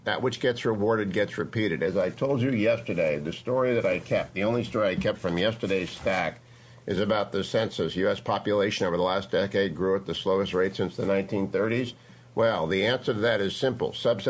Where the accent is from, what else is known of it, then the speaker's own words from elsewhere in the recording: Pittsburgh, Pennsylvania, United States; I think Starbucks is another I'm from Pittsburgh move, but go ahead.